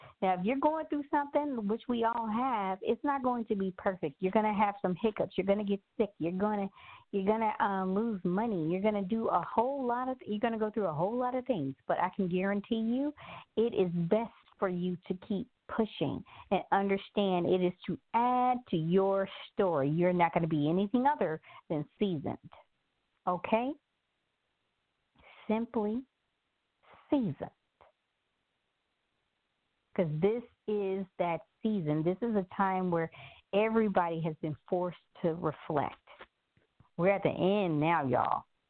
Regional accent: Memphis, Tennessee, United States; I'm from Memphis, Tennessee. Yes, it's the Bible Belt

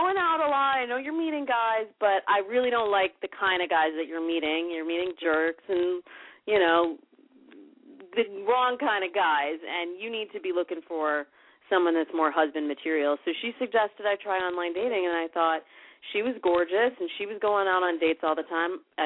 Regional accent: Midwest, United States; now in California, United States; Well, I come from the Midwest, and I moved out to California with big dreams of being in the entertainment biz.

